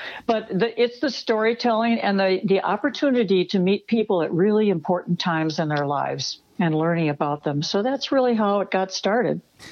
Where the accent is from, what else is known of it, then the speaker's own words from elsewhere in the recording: Wisconsin, United States; now in Mound, United States; I'm in Minnesota, and I'm from Wisconsin originally.